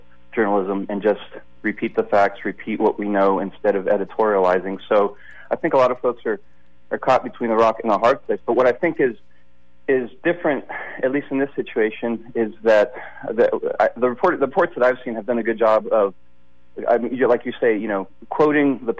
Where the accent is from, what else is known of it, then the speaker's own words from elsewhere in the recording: United States; a person that looks like myself, who's a Hispanic male, 41 years old, born and raised in the United States